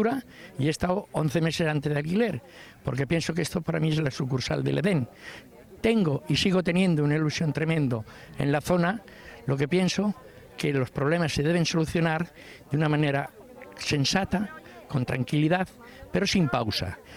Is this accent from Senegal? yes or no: no; Madrid, Community of Madrid, Spain; also born or lived in Segovia; Soy de Segovia, pero he vivido siempre en Madrid, estudié en Madrid, le diré que soy ingeniero químico y que me he venido aquí a pasar los últimos 13 años de mi vida. Con los 70 que tengo